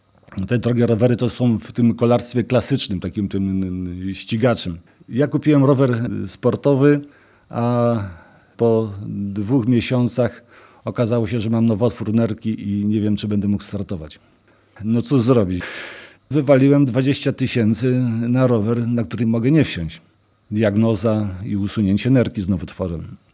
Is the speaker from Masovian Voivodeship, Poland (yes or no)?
yes; Masovian Voivodeship, Poland; Ja się wychowałem pod Warszawą